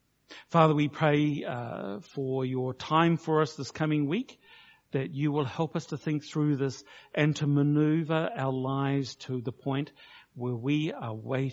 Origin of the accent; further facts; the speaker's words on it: Blenheim, Marlborough, New Zealand; I come from Blenheim and been to Wellington where the wind is almost hurricane levels